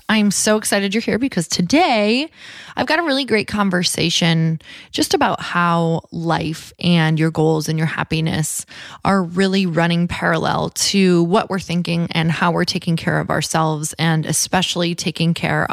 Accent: Midwest, United States; I let you know that I'm from the Midwest.

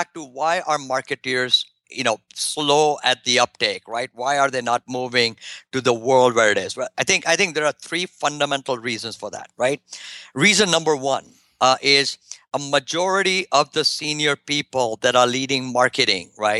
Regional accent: India; or the music that was played in my home country in India 1,000 years ago

